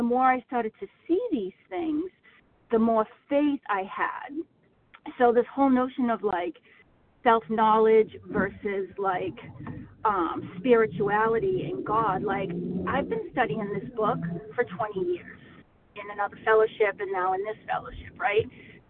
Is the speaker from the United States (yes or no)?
yes; Massachusetts, United States; I am from Massachusetts